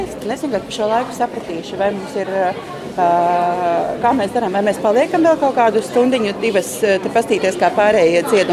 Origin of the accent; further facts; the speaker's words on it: Latvia; now in Tallinn, Estonia; Me oleme lätlased ja me oleme tuleme Tallinnast.